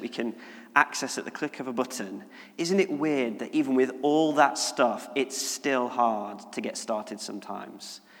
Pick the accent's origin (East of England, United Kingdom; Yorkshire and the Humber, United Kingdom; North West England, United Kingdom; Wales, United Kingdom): North West England, United Kingdom; Wigan; I'm from Wigan, I'd never had hummus.